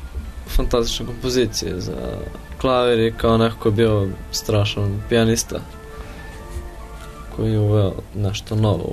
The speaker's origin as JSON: {"language": "Serbian", "town": "Sremčica", "region": "Belgrade", "country": "Serbia", "said": "Iz Sremčice."}